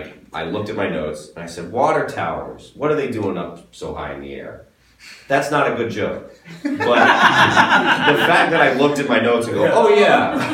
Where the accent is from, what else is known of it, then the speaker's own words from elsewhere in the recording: Royston, East of England, United Kingdom; I mean, I'm from Royston, which is like an hour from here, but I lived in the city for 3 years.